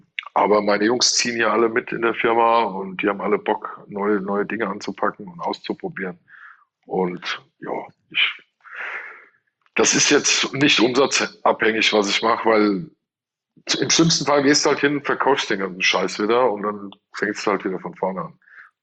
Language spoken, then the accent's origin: German; Hesse, Germany; Das ist authentisch, weil Ebelwoi, das ist hier meine Heimat.